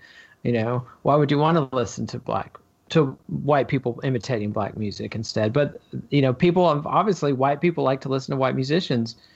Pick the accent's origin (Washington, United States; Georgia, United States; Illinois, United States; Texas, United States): Texas, United States; I'm a Texan myself and know this absolutely true.